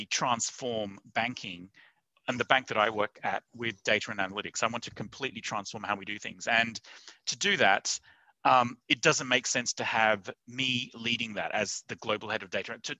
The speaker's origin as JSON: {"language": "English", "country": "Australia", "tie": "born or raised there", "said": "I grew up in Australia, and all the way growing up, I wanted to actually be a chemical engineer."}